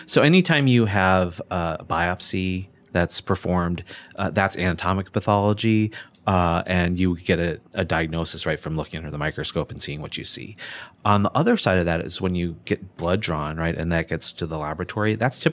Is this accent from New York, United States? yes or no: no; Whitewater, Wisconsin, United States; My dad was a university professor at UW-Whitewater, and I grew up and in Whitewater, Wisconsin.